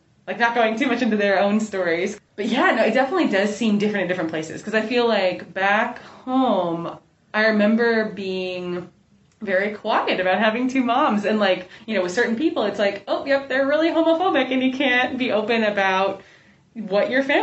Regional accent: New York, United States; We're from New York State, but they had to go to Vermont to be able to get married because same-sex marriage wasn't legal yet in New York.

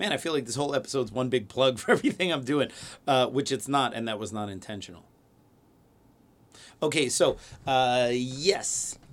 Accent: New York, United States; So I'm still a New Yorker. I might have property in Florida, but I am not a Florida man.

